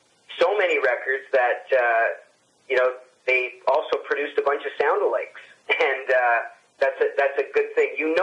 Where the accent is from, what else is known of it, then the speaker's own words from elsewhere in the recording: Canada; because I'll tell you something about being a Canadian artist. We live in a big country with nobody in it.